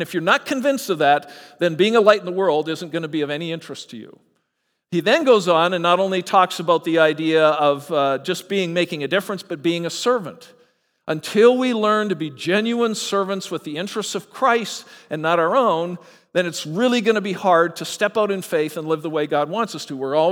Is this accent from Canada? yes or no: yes; Canada; now in United States; because I'm Canadian, I have sort of a default position here because they won't let me vote anyway.